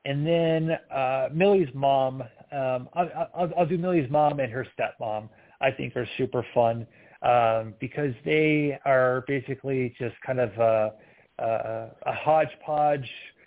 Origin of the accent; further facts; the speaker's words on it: Midwest, United States; also born or lived in New York; And that just comes from me, you know, growing up in the Midwest, but going to school in New York, living out there for a while